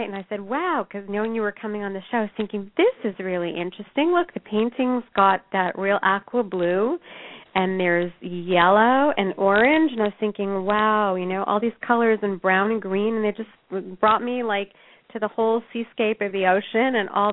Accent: Canada; I think our backgrounds were similar, but I'm from Canada.

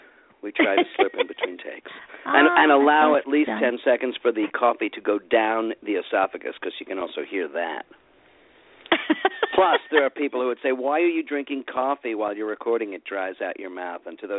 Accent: New York, United States; My family, you know, growing up in New York and, you know, being liberals and, you know, New Yorkers and Jews, you know, books were about as important.

